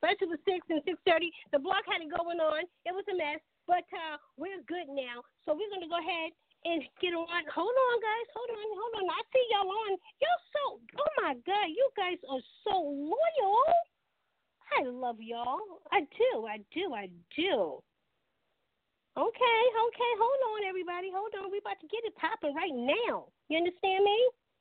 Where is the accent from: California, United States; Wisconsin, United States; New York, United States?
New York, United States; now in Charleston, United States; I'm originally from New York. When I got to Charleston, I hated it.